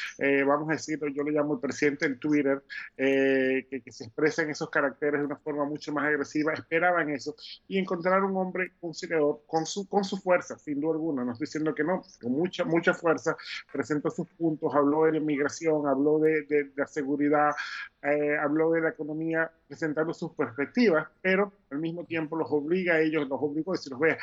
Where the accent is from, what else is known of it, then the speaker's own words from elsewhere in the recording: Venezuela; como venezolano